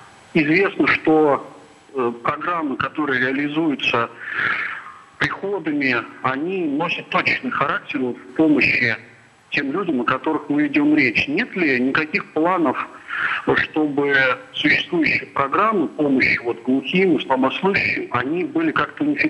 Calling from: Moscow, Russia; я звоню из Москвы.

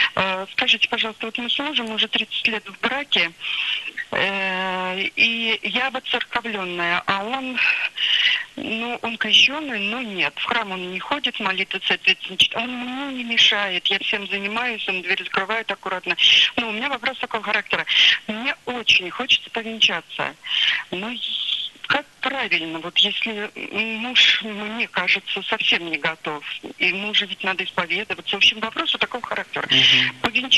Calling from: Moscow Oblast, Russia; Я звоню из Подмосковья. У меня

